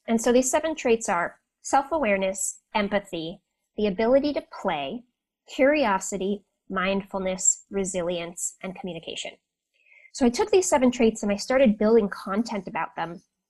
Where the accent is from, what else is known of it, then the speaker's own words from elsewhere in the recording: California, United States; but I grew up in Silicon Valley.